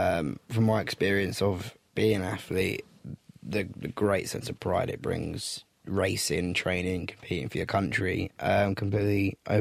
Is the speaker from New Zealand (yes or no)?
no; East of England, United Kingdom; accent: Essex; No, I don't. I speak Essex. That's about it, really.